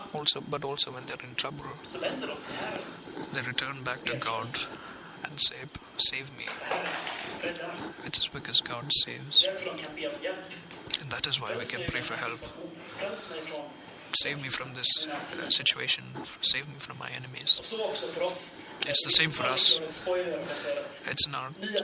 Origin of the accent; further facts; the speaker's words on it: United Kingdom; I'm a Brit